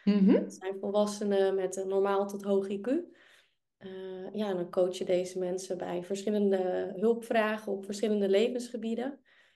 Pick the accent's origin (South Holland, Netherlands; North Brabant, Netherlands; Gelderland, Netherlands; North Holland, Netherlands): North Holland, Netherlands; accent: West Frisian; now in Amsterdam, Netherlands; de naam heb je al genoemd. Ik ben 32 jaar en ik woon in Amsterdam. Ik kom er niet vandaan, dat hoor je soms ook wel aan mijn accent. Ik kom uit het West-Friese en Noord-Holland.